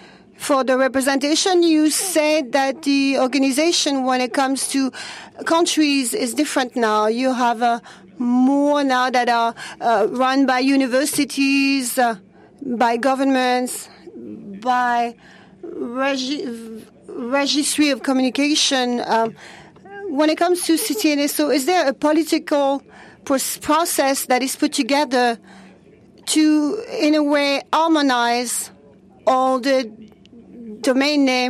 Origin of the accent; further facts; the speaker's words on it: Benin; English is a second language; I come from Benin.